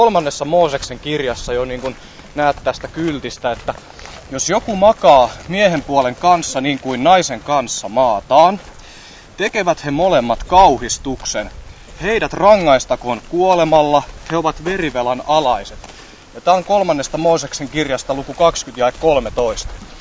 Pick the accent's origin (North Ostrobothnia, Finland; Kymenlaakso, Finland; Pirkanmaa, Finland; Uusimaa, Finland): Uusimaa, Finland; Hyvinkää; Me olemme Hyvinkäältä ja olemme matkalla tähän Riihimäen kirkolle. Ja me olemme sieltä Hyvinkään keskustasta uskovaisia, uskomme Jeesukseen